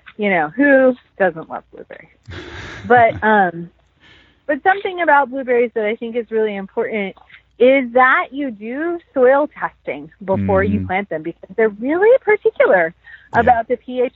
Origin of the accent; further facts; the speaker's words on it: Pacific Northwest, United States; now in North Carolina, United States; I'm from the Pacific Northwest, and there's some really actually pretty invasive blackberries